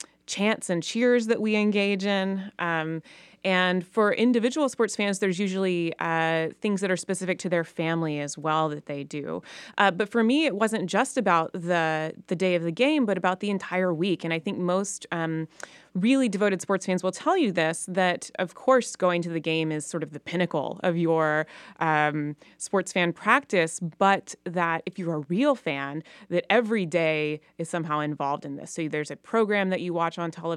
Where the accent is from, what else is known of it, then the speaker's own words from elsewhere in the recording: Baton Rouge, Louisiana, United States; Always part of life where I grew up in Baton Rouge, Louisiana.